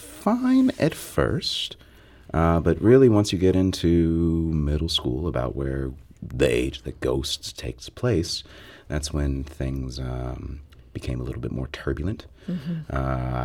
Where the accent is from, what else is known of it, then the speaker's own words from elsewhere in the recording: Chicago, Illinois, United States; now in St. Louis, United States; I'm originally from Chicago.